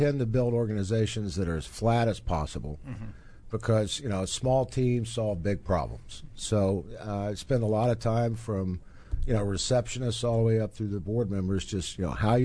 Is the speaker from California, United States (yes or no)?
no; West Virginia, United States; I spent most of the boyhood years in West Virginia.